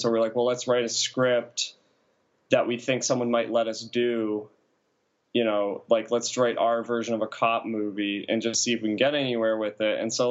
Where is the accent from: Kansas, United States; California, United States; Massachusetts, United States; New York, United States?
Massachusetts, United States; we grew up in Massachusetts. And so we were both living at home like the year after college.